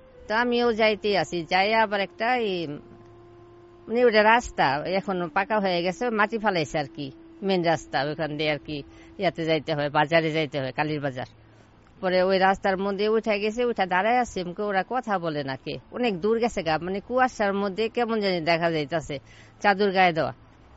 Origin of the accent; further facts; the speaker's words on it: Dhaka, Dhaka Division, Bangladesh; আমি তো ঢাকার মেয়ে, তো আমার বিয়ে হয়েছে ফরিদপুরে।